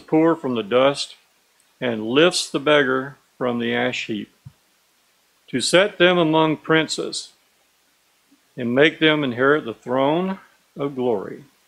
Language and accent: English; Florida, United States; I've lived here all my life, born and raised in Florida.